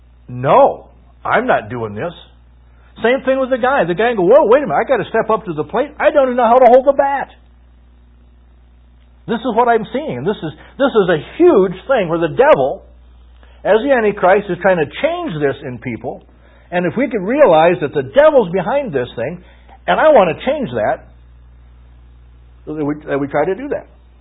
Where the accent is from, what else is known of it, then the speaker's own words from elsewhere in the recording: Mankato, Minnesota, United States; I want to write to my hometown college paper? Have I told you that? I want to write an editorial to the Mankato Free Press and say, I went to school at Mankato State College in the years 1969 to 72